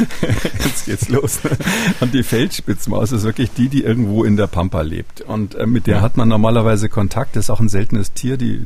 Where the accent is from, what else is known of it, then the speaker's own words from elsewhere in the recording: Saxony-Anhalt, Germany; bei uns in Sachsen-Anhalt